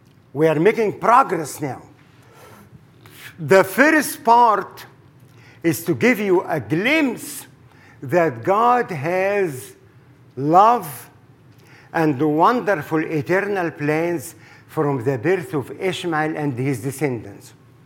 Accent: Egypt; the Egyptians, my homeland. I was born and raised in Egypt.

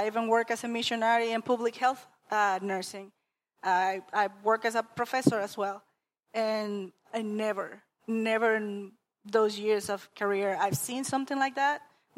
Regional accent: Panama; now in United States; I came from Panama

